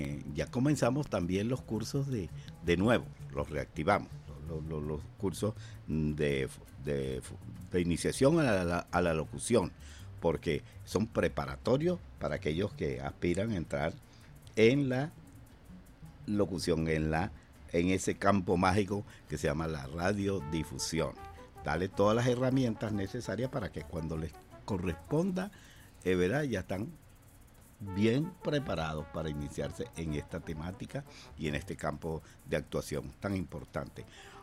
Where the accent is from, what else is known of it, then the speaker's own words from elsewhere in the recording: Valencia, Carabobo, Venezuela; la festividad de la Virgen del Socorro de Valencia, nuestra patrona de la ciudad, de mi ciudad natal, Valencia, Estado Carabobo.